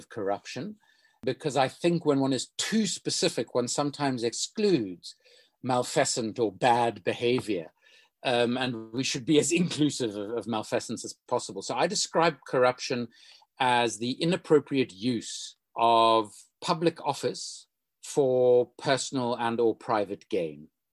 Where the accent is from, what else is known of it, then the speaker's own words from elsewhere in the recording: South Africa; English is a second language; I am South African by background.